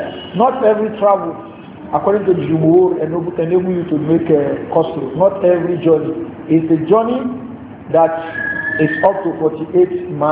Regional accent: Kwara, Nigeria; now in Lagos, Nigeria; I will bring Kosuru in Lagos because I am from Kwara State.

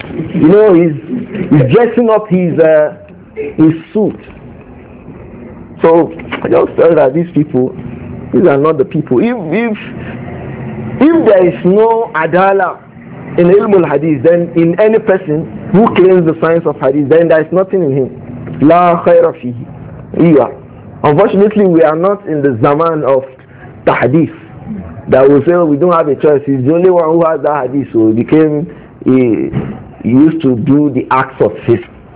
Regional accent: Nigeria; from Nigeria.

